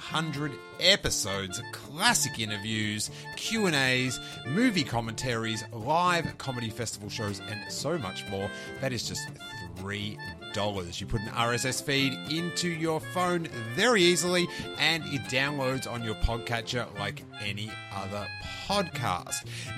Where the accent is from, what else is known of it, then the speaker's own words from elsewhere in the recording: Australia; now in United States; growing up in Australia, I think we have to wait 3 weeks